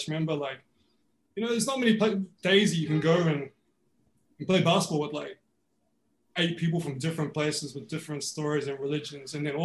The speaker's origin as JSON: {"language": "English", "country": "New Zealand", "tie": "born or raised there", "said": "But growing up in New Zealand was exactly that. Like everybody played rugby"}